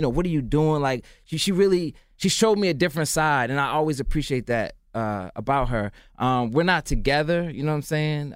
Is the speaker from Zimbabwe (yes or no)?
yes; Zimbabwe; born there; I was born in Zimbabwe.